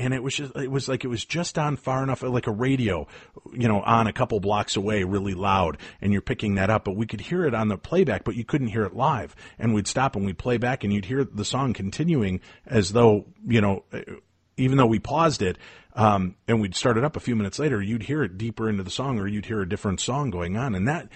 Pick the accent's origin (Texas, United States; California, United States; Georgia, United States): Georgia, United States; Atlanta; Growing up in Atlanta, Georgia, I mean, there's certainly a lot of history in that area.